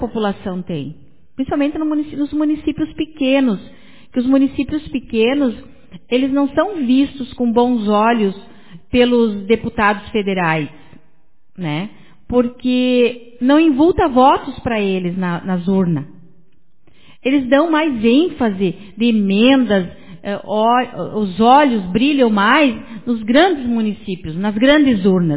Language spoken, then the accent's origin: Portuguese; Iraí, Rio Grande do Sul, Brazil; Pessoa, que nem eu, nasci, me criei em Iraí, gosto de Iraí, amo Iraí, brigo por Iraí.